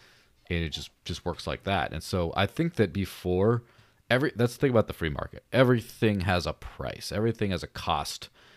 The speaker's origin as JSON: {"language": "English", "country": "Mexico", "tie": "born or raised there", "lives_now": "United States", "said": "like I grew up in Mexico. I remember the peso crisis of the 90s."}